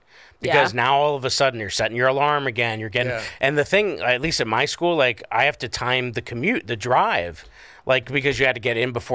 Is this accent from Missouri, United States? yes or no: no; Scranton, Pennsylvania, United States; You'd never know I'm from Scranton, Pennsylvania.